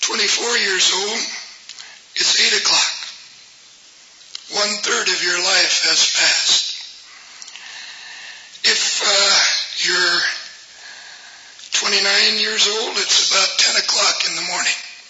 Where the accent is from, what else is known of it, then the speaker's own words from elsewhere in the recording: Salem, Oregon, United States; visited my hometown in Salem, Oregon